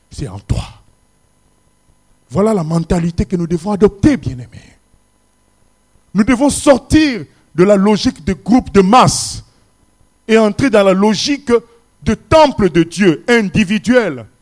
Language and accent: French; Morocco; now in France; quand je suis arrivé dans la région parisienne, j'étais déçu par les églises parce que je venais du Maroc.